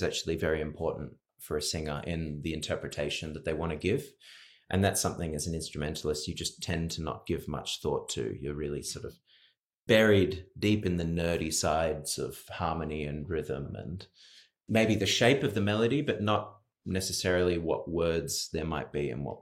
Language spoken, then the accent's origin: English; Australia; I think that partly comes from being Australian and being open-minded and just loving music of the world.